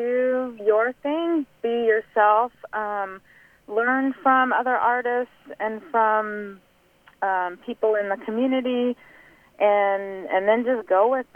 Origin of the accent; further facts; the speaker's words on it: Perry, United States; We're from Perry, and the tea room was there.